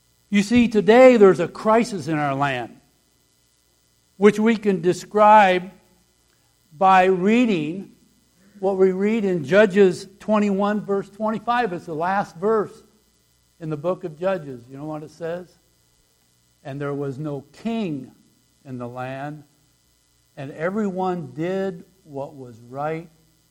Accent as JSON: {"language": "English", "town": "Elston", "country": "United States", "tie": "born or raised there", "said": "We grew up in Elston, just west of here."}